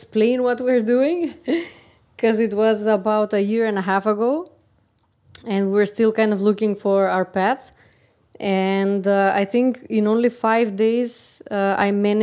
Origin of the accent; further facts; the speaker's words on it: Skopje, North Macedonia; from Skopje, Macedonia.